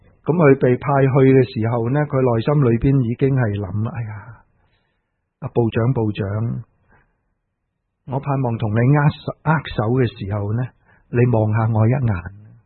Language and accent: Cantonese; Hong Kong; moved away; 今次回到来觉得我都是香港人